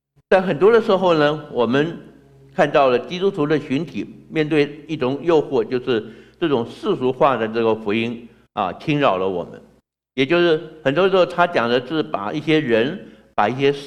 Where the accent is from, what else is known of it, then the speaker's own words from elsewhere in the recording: Taiwan; 他说你不是本地人，我对我是台湾来的